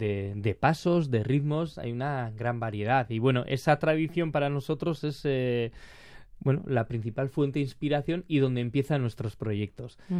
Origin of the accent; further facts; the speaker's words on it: Errenteria, Basque Country, Spain; Que empecé con 6 años en mi pueblo, en Herrentería, cerca de San Sebastián, en el grupo de danzas tradicionales de allí